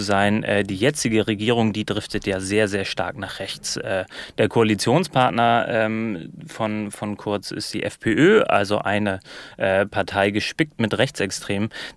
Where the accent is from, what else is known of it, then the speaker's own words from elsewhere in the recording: Germany; wenn ich das mal als Piefke aus dem Ausland machen kann